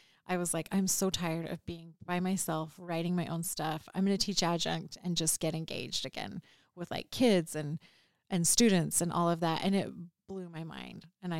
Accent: Cedar City, Utah, United States; growing up, I grew up in Cedar City, which is not by like it has a Shakespeare festival. We have a college. It's not sad. It's not sad in Cedar City

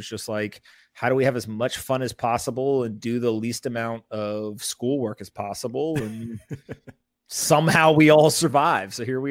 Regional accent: Raleigh, North Carolina, United States; also born or lived in South Florida; Yeah, I mean, I grew up in Raleigh, North Carolina. I was born in South Florida, but moved when I was, I don't know, 8, 9 years old to North Carolina.

